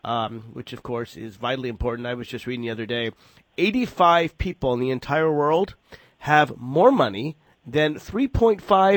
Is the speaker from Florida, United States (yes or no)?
no; Virginia, United States; The second is in my home state of Virginia.